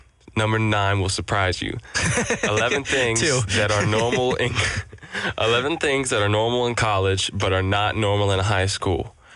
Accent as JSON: {"language": "English", "region": "Missouri", "country": "United States", "said": "I mean, I came from a farming community. I'm from Missouri."}